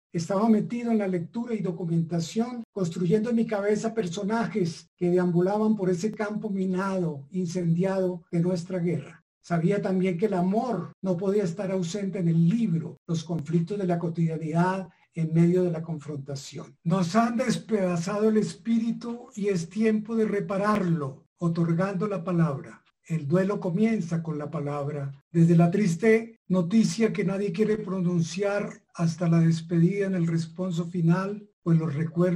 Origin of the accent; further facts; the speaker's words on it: Líbano, Tolima, Colombia; born there; Germán Guzmán ejercía como párroco de Líbano, Tolima, lugar donde yo nací